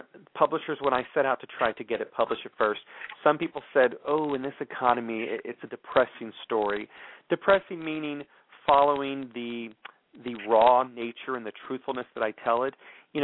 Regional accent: Texas, United States; I grew up Southern Baptist in Texas, and that was one of my favorite hymns when I was growing up in church.

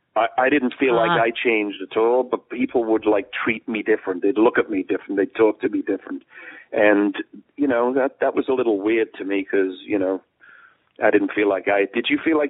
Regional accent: Liverpool, North West England, United Kingdom; And truthfully, if you think about … I'm from Liverpool

